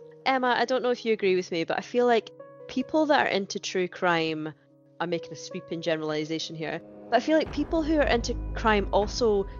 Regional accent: Scotland, United Kingdom; also born or lived in England; So I was brought up in Scotland. I am actually English.

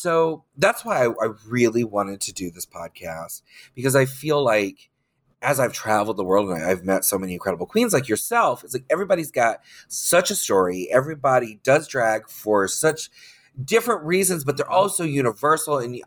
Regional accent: Orlando, Florida, United States; I grew up in Orlando doing drag.

